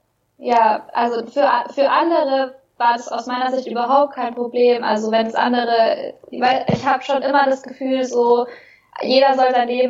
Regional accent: Bavaria, Germany; ich bin in Oberbayern groß geworden, in einem kleinen Dorf.

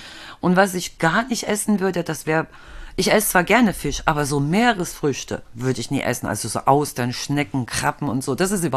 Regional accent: East Germany, Germany; ich komme ja aus dem Osten

